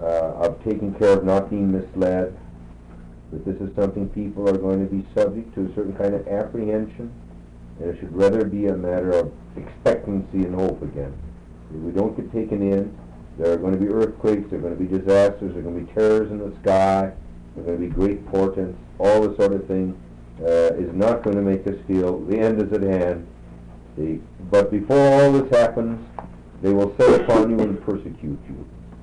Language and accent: English; Brooklyn, New York, United States; I'm from Brooklyn. It won't be the same.